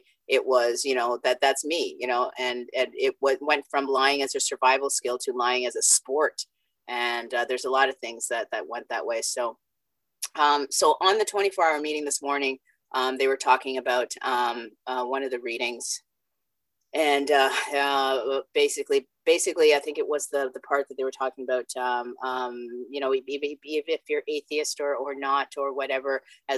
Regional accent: Canada; also born or lived in Jamaica; So just to backtrack a bit, I was born in Jamaica, came to Canada when I was five on a resentment. No, sorry, two, three, on a resentment.

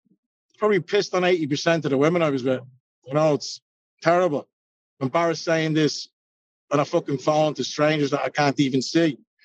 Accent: Ireland; I'm the Irish guy with the chip on his shoulder who grew up fucking throwing fucking stuff around.

